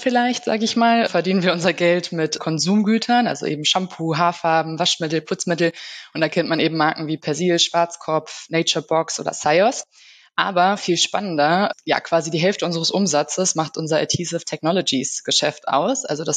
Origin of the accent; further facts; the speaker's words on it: Düsseldorf, North Rhine-Westphalia, Germany; Ich komme aus Düsseldorf. Ich bin 28 Jahre